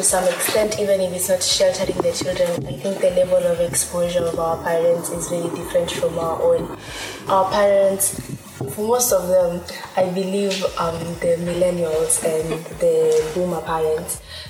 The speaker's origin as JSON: {"language": "English", "country": "Kenya", "tie": "born or raised there", "said": "I was raised in Nandi, my parents lived in Nandi, but I went to school all the way in Thika."}